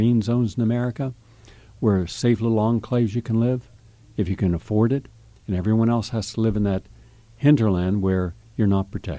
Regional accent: Upper Midwest, United States; Growing up in the Upper Midwest, just about like every lake there is covered in algae.

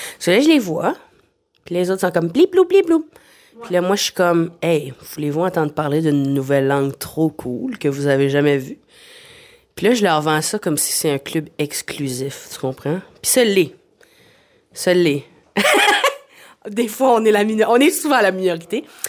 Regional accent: Acadia, Canada; Même si je suis acadienne, puis je pense que je suis probablement de les Français qui sont considérés les moins fancy

